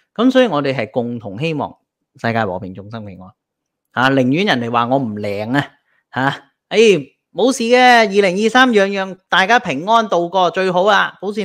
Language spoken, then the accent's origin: Cantonese; China